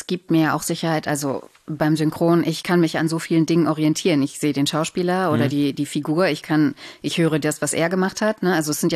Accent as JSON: {"language": "German", "country": "Germany", "accent": "German"}